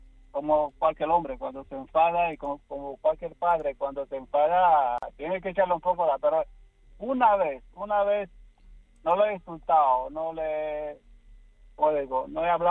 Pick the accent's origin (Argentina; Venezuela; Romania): Romania; Spanish is a second language; moved away as an adult; now in Madrid, Spain